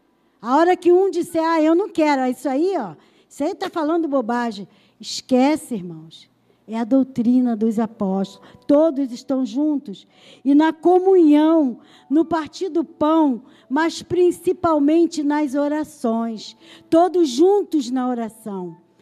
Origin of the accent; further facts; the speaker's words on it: Linha Velha, Brazil; now in Nova Iguaçu, Brazil; Eu moro aqui em Nova Iguaçu, sou lá de Cabo Sul, de Linha Velha.